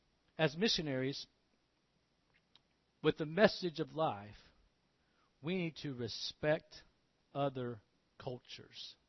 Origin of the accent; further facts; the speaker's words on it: United States; even the type of Christian culture that even as an American, I can get very confronted with.